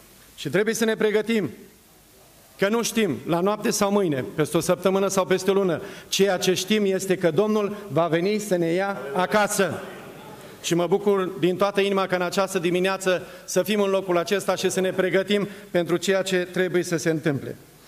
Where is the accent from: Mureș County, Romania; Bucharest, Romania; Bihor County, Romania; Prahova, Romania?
Prahova, Romania; Florești; moved away; Din țară vin din Prahova, Florești Prahova și am mulțumit lui Dumnezeu că dacă aș fi rămas în țară niciodată n-aș fi știut câți frați avem peste tot.